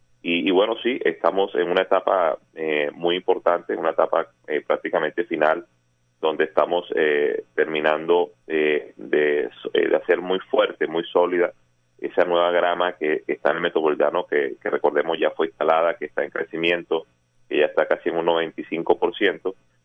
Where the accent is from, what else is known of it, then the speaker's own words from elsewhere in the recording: Barranquilla, Atlántico, Colombia; como barranquillero y como colombiano